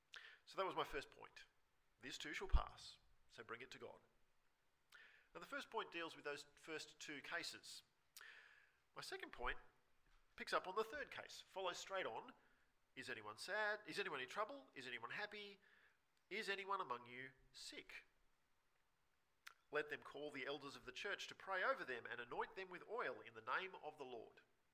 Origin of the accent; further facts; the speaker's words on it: Australia; See, this passage makes me uncomfortable because I'm an Australian and I live with a bunch of Australians